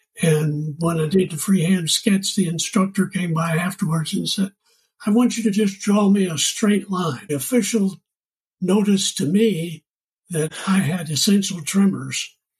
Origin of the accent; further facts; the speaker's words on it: Oak Ridge, Tennessee, United States; I grew up in Oak Ridge, Tennessee, which is the atomic city. And it was a wonderful place to grow up.